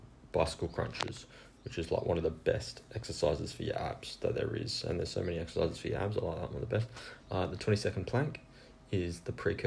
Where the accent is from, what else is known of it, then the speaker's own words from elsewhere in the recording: Australia; I haven't worked out in miles because I'm Australian